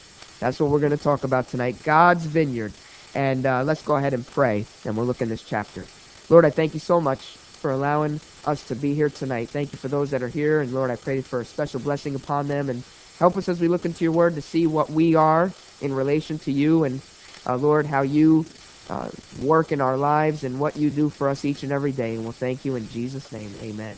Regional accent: New Jersey, United States; I grew up here in New Jersey.

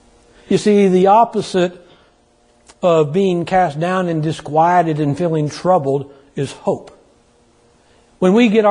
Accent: California, United States; When I grew up in California as a teenager, we would go out to the lake.

